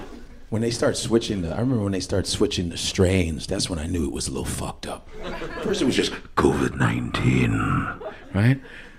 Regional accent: Chicago, Illinois, United States; And I'm from Chicago, and this is the greatest city on the planet.

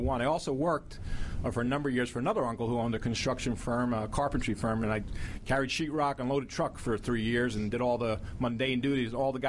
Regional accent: Huntington, New York, United States; I'm from Huntington, New York, Long Island.

